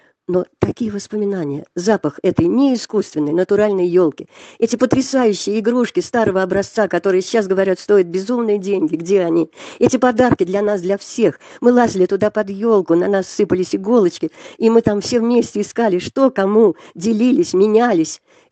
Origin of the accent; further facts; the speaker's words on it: Moscow, Russia; born there; Я родилась в Москве, на площади Пушкина, в огромной коммунальной квартире, населенной самыми разными семьями.